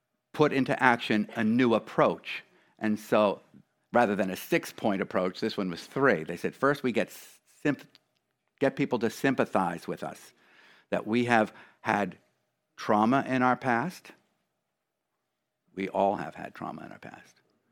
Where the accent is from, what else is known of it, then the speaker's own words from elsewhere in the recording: England, United Kingdom; now in United States; when I came from England to the United States